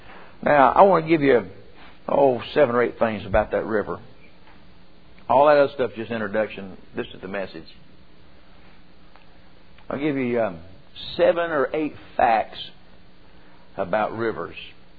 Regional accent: United States; born there; I wasn't a Christian because I was born in America.

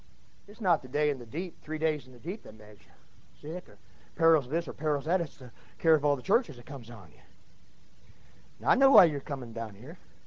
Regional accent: Midwest, United States; Who are you? Where are you from? I said, Midwestern. I told him where I was from.

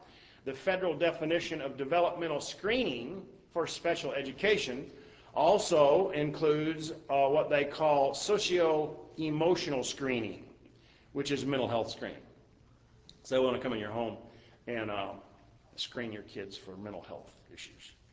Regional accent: Texas, United States; You'll find this interesting, or at least I do, but then I'm from Texas.

